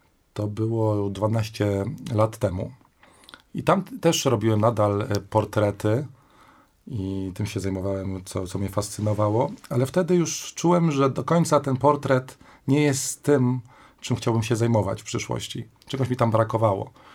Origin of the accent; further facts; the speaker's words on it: Lublin, Lublin Voivodeship, Poland; now in Kraków, Poland; Jestem z Lublina, przeprowadziłem się 15 lat temu do Krakowa.